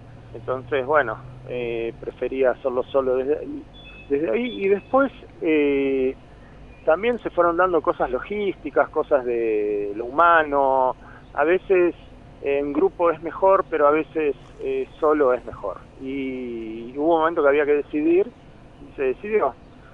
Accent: La Plata, Buenos Aires Province, Argentina; si bien canto en castellano, soy de La Plata, soy de Argentina

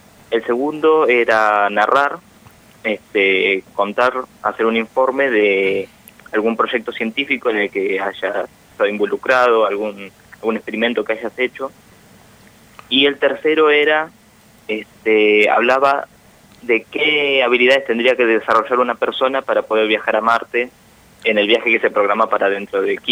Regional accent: Junín de los Andes, Neuquén, Argentina; now in Las Lajas, Argentina; yo soy de Junín, yo nací, me crié en Junín, y ahora me mudé a Las Lajas por trabajo de mi mamá. Nos mudamos acá toda la familia.

